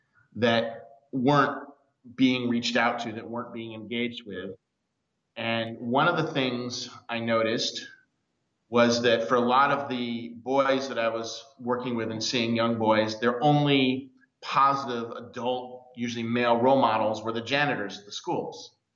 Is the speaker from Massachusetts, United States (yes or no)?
yes; Cape Cod, Massachusetts, United States; I grew up in Cape Cod, Massachusetts, and the family business was a boatyard.